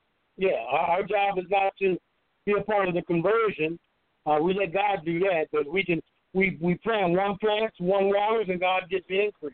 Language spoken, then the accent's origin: English; Des Moines, Iowa, United States; Back to my hometown, Des Moines, Iowa.